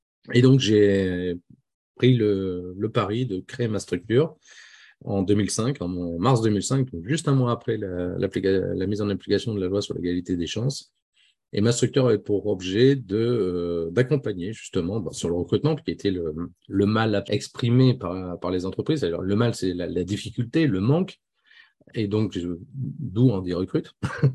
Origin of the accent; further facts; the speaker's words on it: Lille, Hauts-de-France, France; now in Bordeaux, France; je suis originaire de Lille, même si aujourd'hui j'habite Bordeaux. Et entre-temps, j'ai été muté sur Toulouse.